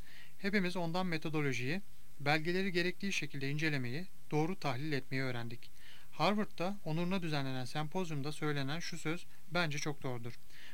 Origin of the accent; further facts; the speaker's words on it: Samsun, Turkey; born there; öğrencisi. 1974 Samsun doğumluyum.